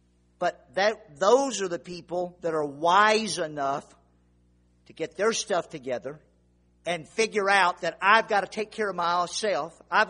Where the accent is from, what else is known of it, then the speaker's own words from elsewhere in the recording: Louisiana, United States; I grew up in Louisiana, and there was a certain bayou that my family and I fished on my entire time I was growing up.